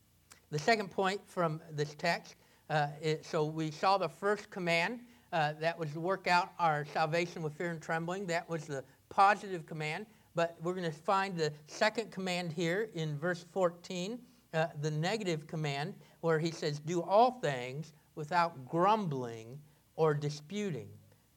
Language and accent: English; United States; I said, well, I'm not sure as an American soldier I can become a Spanish legionnaire